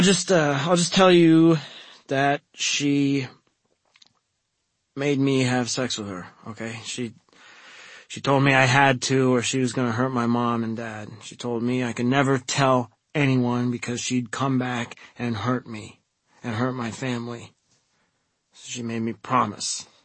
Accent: Warren, Pennsylvania, United States; I grew up in Warren, Pennsylvania. Lived in nice neighborhood. Middle class.

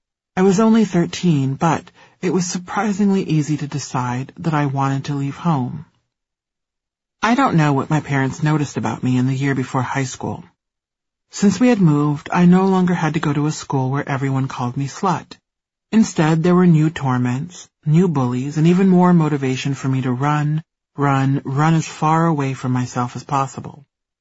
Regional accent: Nebraska, United States; As I was a black student from a reasonably well-off family, and I was from Nebraska, of all places, the white students didn't quite know what to do with me.

